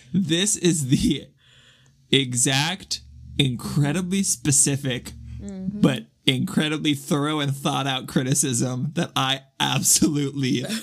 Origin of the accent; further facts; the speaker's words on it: Michigan, United States; I'm from Michigan, so I'm sad that I don't get an international listener jingle.